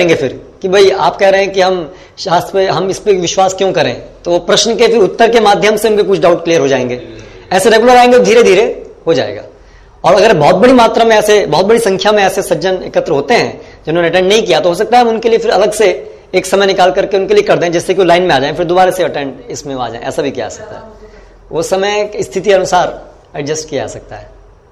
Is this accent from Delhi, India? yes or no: yes; Delhi, India; 10th हाँ जी मैं दिल्ली जा रहा हूँ, वहाँ भी ऐसे ही भगवद गीता सेमिनार है, मेरे होम टाउन में ही है